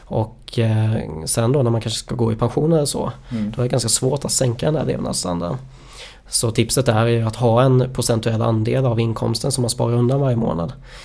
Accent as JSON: {"language": "Swedish", "region": "Småland", "country": "Sweden", "said": "Jag är ju smålänning från början också."}